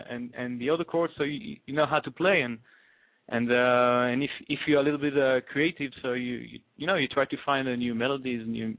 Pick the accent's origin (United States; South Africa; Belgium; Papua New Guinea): Belgium; Brussels, Brussels-Capital Region; English is a second language; I grew up in Brussels. Brussels is it's geographically it's in the Flemish part of Belgium, but most of the population mm-hmm. 80% are French speakers. So I speak French. I didn't have a chance to practice my Dutch.